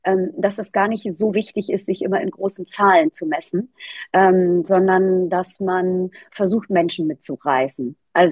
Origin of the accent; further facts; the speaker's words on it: Bad Zwischenahn, Lower Saxony, Germany; also born or lived in Asia; now in Miami, United States; in Bad Zwischenahn, das ist meine Heimat. Da bin ich im Moment auf sogenannten verlängerten Heimat/Business-Urlaub. Ich bin seit circa 20 Jahren in Miami.